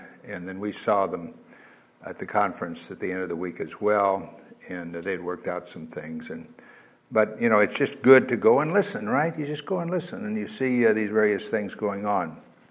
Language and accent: English; Costa Mesa, California, United States; I'm old and primarily because I'm from Costa Mesa.